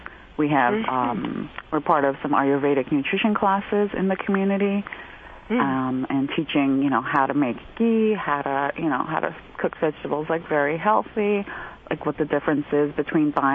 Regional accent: Queens, New York, United States; But then living here and growing up in Queens, New York, I always felt this lack and longing for, you know, for these roots

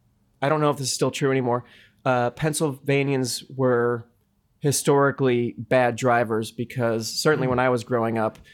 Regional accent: New Jersey, United States; and this is very much a tangent to for a Jersey Shore rat like me

